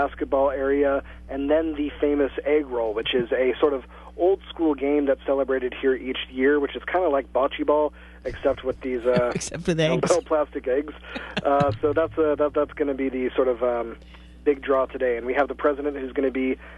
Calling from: Washington, District of Columbia, United States; I'm calling you from the White House, where we are having the annual egg roll taking place just outside.

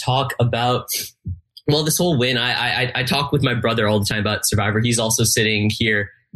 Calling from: Westchester, New York, United States; I'm calling from Westchester, New York.

